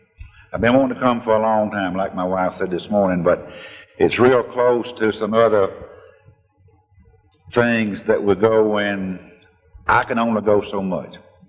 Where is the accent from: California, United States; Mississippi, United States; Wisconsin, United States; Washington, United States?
Mississippi, United States; I was with Bob Duffy down in Mississippi once, and I was near my hometown, my raising ground. And I asked Bob if he wanted to ride home, and he said, yeah, I'll ride with you and me and some more fellas. And we got down to the place I was born